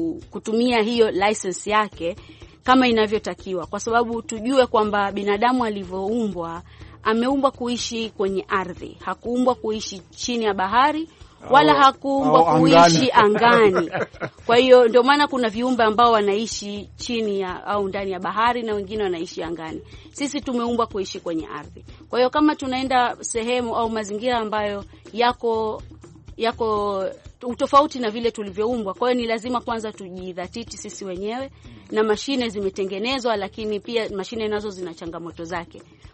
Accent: Zanzibar, Tanzania; now in United States; Mimi ni Mzanzibari

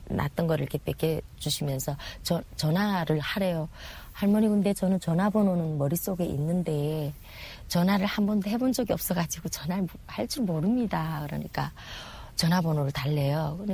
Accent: North Korea; 내가 다 북한 사람인 거 다 아는 거죠.

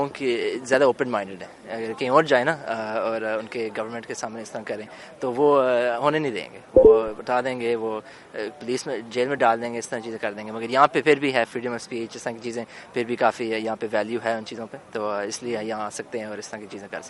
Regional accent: Lahore, Punjab, Pakistan; لاہور سے.

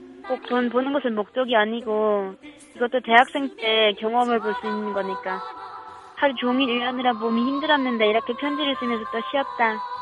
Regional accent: North Korea; now in South Korea; 나와 같은 북한에서 온 학생들은 등록금을 면제해줘.

